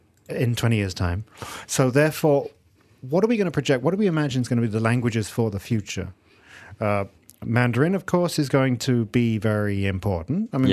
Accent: England, United Kingdom; I grew up in England

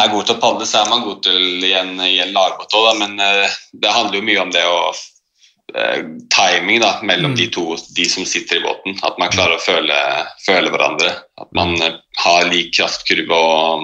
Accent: Oslo, Norway; Jeg er 26 år gammel. Jeg er født og oppvokst i Oslo.

